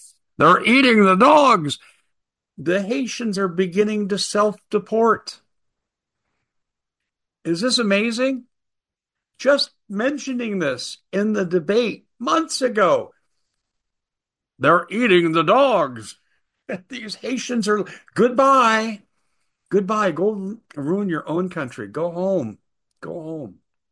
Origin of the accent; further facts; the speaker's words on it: Aurora, Colorado, United States; This is a warning sign to UTDA members in places like Aurora, my hometown where I grew up.